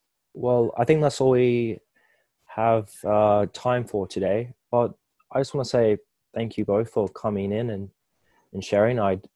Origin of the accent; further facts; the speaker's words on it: Australia; growing up in Australia myself, we had lots of outdoor education